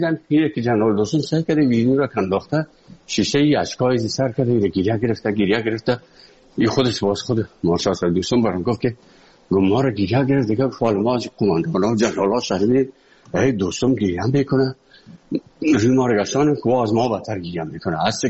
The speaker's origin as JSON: {"language": "Persian", "country": "Afghanistan", "also_born_or_lived": "Moscow", "moved": "as an adult", "said": "از افغانستان برامدیم آمدیم سه مسکو 4 سال مسکو"}